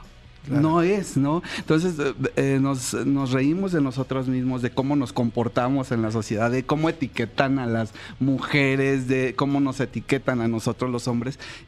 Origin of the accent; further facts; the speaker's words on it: France; Spanish is a second language; Sí, es que soy francesa.